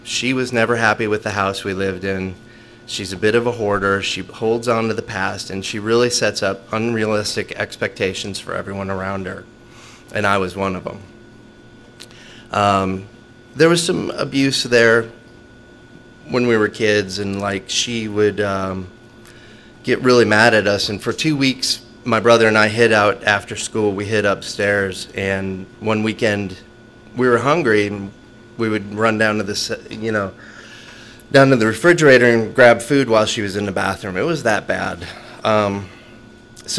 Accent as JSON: {"language": "English", "region": "Wisconsin", "country": "United States", "tie": "born or raised there", "said": "I grew up in Wisconsin, the land of dairy and booze."}